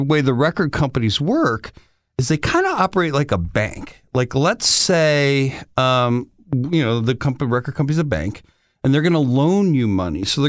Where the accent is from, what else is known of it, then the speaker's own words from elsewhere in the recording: Detroit, Michigan, United States; So growing up in Detroit, most of my friends' parents worked for the car industry.